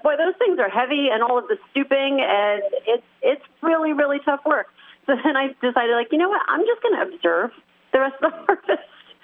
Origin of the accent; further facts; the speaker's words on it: New Jersey, United States; So I grew up in New Jersey and I didn't grow up in a family that drank wine